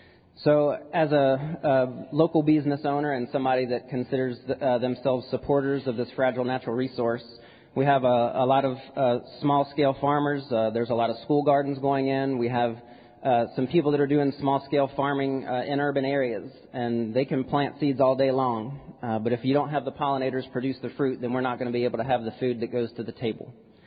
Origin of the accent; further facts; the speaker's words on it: Texas, United States; I'm a Texan through and through, and I grew up in a household with a mom who was a beekeeper.